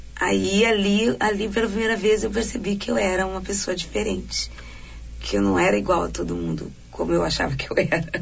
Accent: Lajeado, Rio Grande do Sul, Brazil; also born or lived in Taquari; Eu nasci em Taquari, mas com 11 anos eu fui morar em Lajeado, uma cidade de colonização italiana e alemã. E ali eu já era uma das poucas meninas negras que frequentava, digamos, a sociedade lajadense

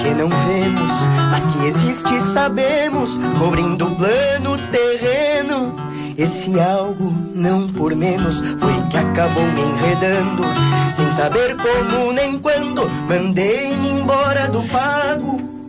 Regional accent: Urubici, Santa Catarina, Brazil; now in Florianópolis, Brazil; eu sou de Urubici, na Serra Catarinense, fui morar em Florianópolis.

